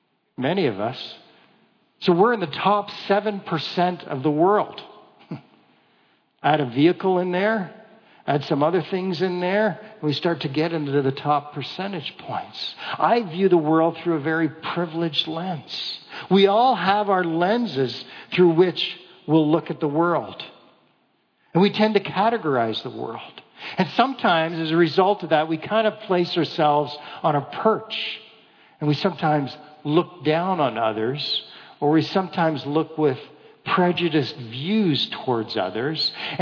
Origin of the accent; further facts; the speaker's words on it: Canada; I'm white. I'm male. I speak English. I'm Canadian.